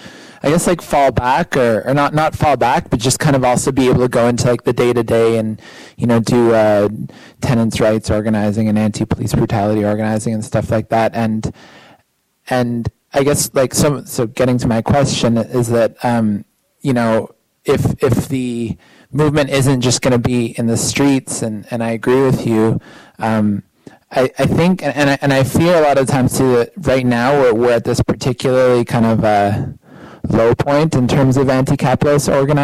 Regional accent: Toronto, Ontario, Canada; I was growing up in Toronto, and I was in Toronto at the time of Seattle

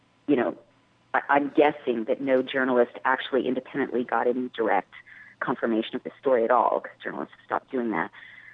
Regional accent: Israel; also born or lived in United Kingdom; Well, I grew up in Israel during a time, and in often in Britain as well, during periods where there was a lot of real terrorism.

